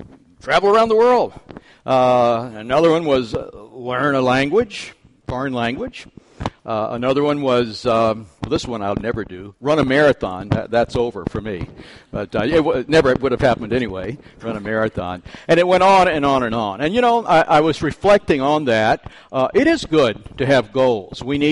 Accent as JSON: {"language": "English", "town": "Pensacola", "region": "Florida", "country": "United States", "said": "the church I grew up in, I'm from Pensacola, Florida, we had one of those big wooden pulpits."}